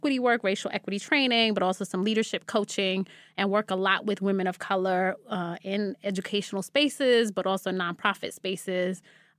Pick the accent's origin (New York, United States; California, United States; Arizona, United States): New York, United States; Brooklyn; I am from Brooklyn, born and raised before, in Fort Greene before it became like the cool spot where everybody want to live.